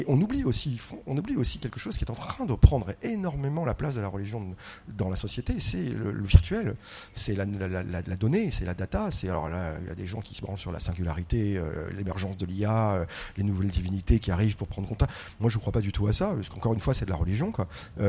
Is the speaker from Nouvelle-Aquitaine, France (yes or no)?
no; Marseille, Provence-Alpes-Côte d'Azur, France; Moi je suis marseillaise, donc à Marseille, quand on est petite, on nous fait réciter la main sur le cœur.